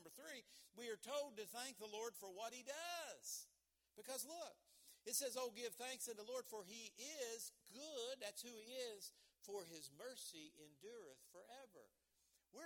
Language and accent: English; West Virginia, United States; born there; I was born in West Virginia. How about you?